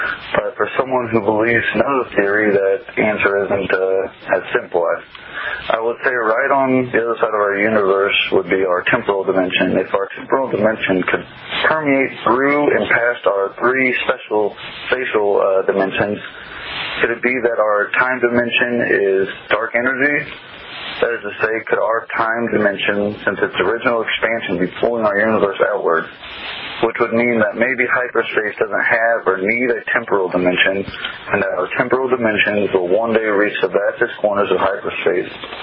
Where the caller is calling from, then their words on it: Combs, Illinois, United States; I'm calling from Combs, Illinois.